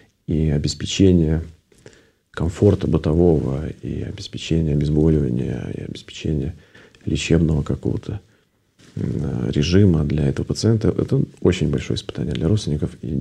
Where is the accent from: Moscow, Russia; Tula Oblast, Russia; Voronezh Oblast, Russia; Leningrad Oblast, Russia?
Voronezh Oblast, Russia; Voronezh; born there; Я родился в Воронеже и закончил Воронежскую академию медицинскую еще тогда.